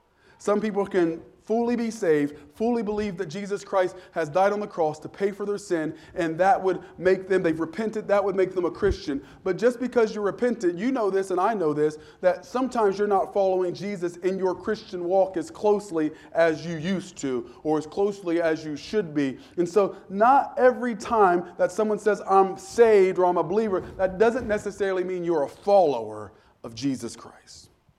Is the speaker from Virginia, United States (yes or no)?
no; Wilmington, Ohio, United States; the Cincinnati Bengals had their last training camp in my hometown in Wilmington, Ohio